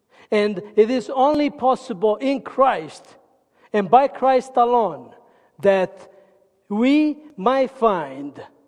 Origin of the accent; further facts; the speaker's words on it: Italy; I come from Italy, if you haven't gathered that yet.